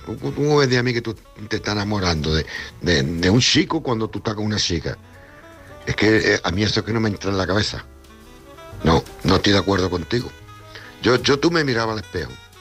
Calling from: Cádiz, Andalusia, Spain; de Cádiz.

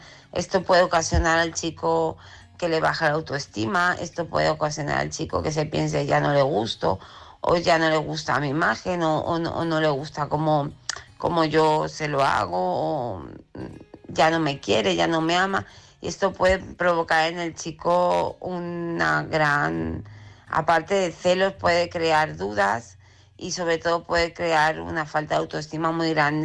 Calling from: Lleida, Catalonia, Spain; de Lleida.

